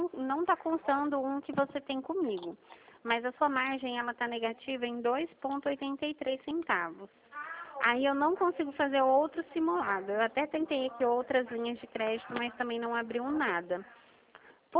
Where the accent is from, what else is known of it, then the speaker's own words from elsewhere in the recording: São Paulo, Brazil; Eu sou do estado de São Paulo.